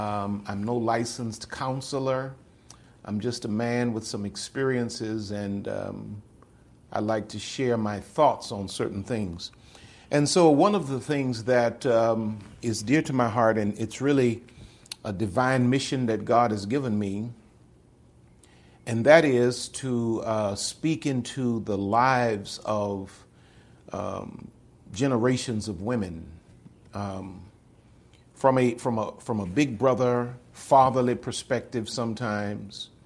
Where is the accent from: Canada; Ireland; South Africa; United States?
United States; the South; I'm from the South.